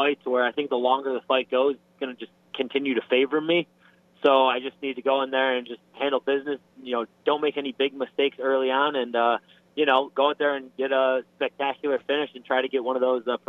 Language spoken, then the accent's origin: English; New York, United States; You know, I grew up in Western New York, right on the border of Ontario.